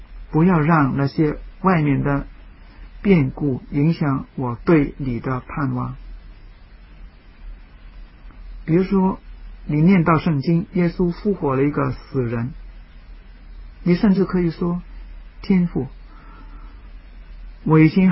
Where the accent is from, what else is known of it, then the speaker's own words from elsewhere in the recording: Hong Kong; 我们香港人很忙哈